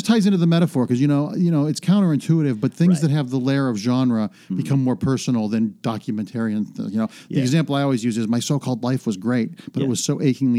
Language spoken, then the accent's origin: English; Cleveland, Ohio, United States; But I love growing up in Cleveland. I had a very Norman Rockwell childhood.